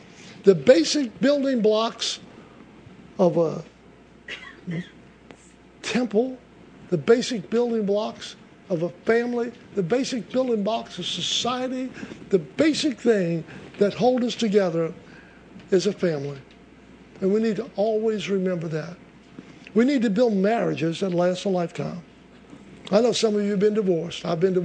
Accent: United States; It's not important that I'm an American.

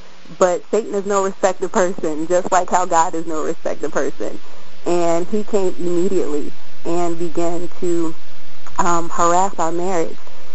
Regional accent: North Carolina, United States; I'm from North Carolina.

